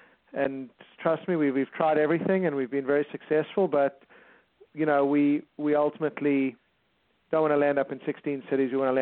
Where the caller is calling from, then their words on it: California, United States; I'm calling from Southern California.